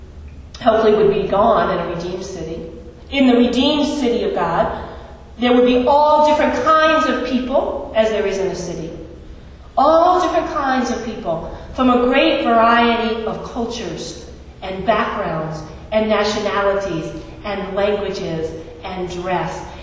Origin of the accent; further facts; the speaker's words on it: Massachusetts, United States; And I grew up right outside of Boston, so Boston's my city when I think of cities.